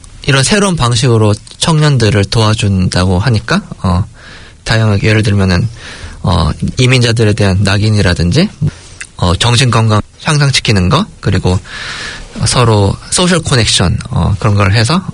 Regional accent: South Korea; now in New Zealand; 이 뉴질랜드 사회에 여러 가지 문제가 있는데 한국인으로서 해결할 수 있는 뭐 그런 기회라고 생각을 합니다.

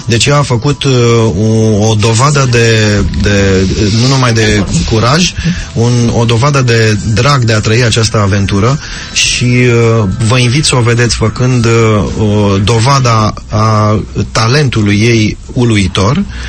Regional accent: Romania; eu ca român, trăiesc

